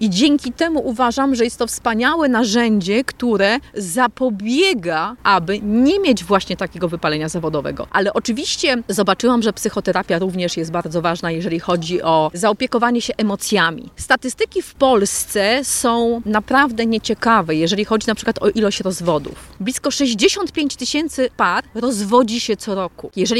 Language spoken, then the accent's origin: Polish; Puławy, Lublin Voivodeship, Poland; born there; Zaczęłam w Puławach, urodziłam się tutaj.